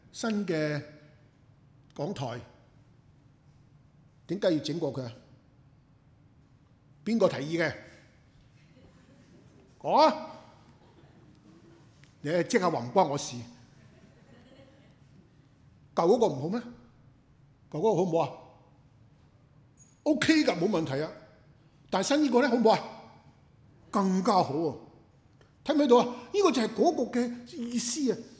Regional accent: China; 我哋中國人都有呢句説話嘅喎

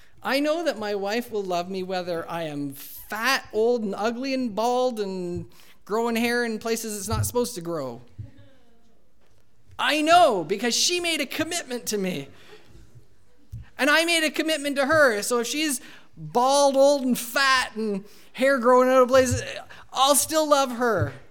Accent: Canada; Because being a Canadian is who I am first over being a student.

